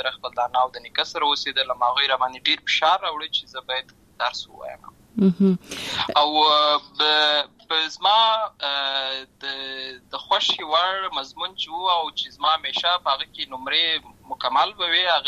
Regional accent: Lashkar Gah, Helmand, Afghanistan; زه په اصل کې د ورزغان ولایت یم. اما زه په هلمند ولایت لشکرګاه کې پیدا شوی یم. امالته لوی شوی یم او امالته می شونځي لسته ده.

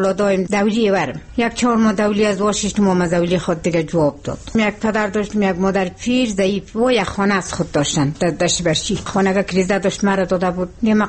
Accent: Maidan Wardak, Afghanistan; از این میدان وردک هستم دیگه، از دوره میدان وردک.

